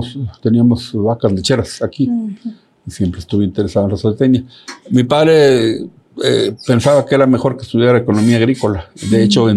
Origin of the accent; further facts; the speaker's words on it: Saltillo, Coahuila, Mexico; Yo nací en Saltillo y me crié en una granja aquí cerquita, aquí en Saltillo, Coahuila.